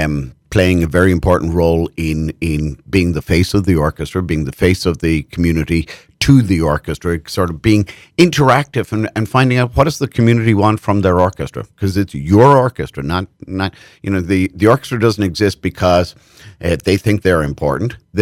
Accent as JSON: {"language": "English", "country": "Ireland", "tie": "born or raised there", "also_born_or_lived": "Germany / Netherlands", "accent": "Irish", "moved": "yes", "lives_now": "Texas, United States", "said": "Or maybe it's because I was born and reared in Ireland."}